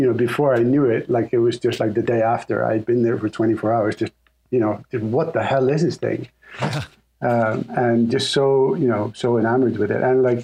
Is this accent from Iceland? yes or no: yes; Iceland; English is a second language; moved away as an adult; now in United States; So I'm originally from Iceland. So mm-hmm. I applied to music school out here in the States, and I got accepted.